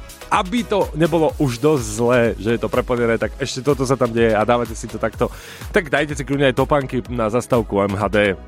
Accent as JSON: {"language": "Slovak", "town": "Košice", "region": "Košice Region", "country": "Slovakia", "tie": "born or raised there", "said": "ktorá je na Košiciach, na mojom rodnom meste. Milujem východ."}